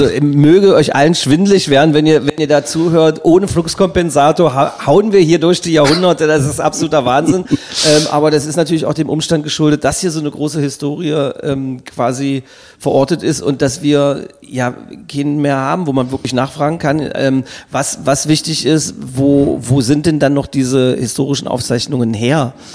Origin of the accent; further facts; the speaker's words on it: Magdeburg, Saxony-Anhalt, Germany; born there; Ich bin übrigens in Sudenburg geboren.